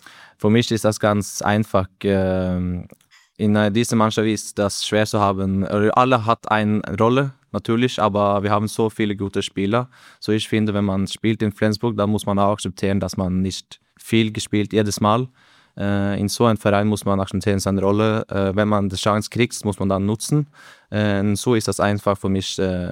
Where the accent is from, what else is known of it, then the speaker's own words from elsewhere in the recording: Norway; wenn man Norweger ist in Deutschland, dann kann das sein, dass wir sind ein bisschen mehr bescheiden wegen der Sprache